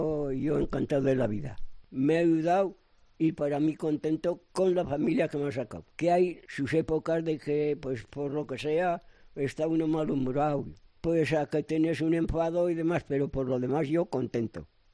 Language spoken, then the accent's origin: Spanish; Ágreda, Castile and León, Spain; De la provincia de Soria, de Ágreda.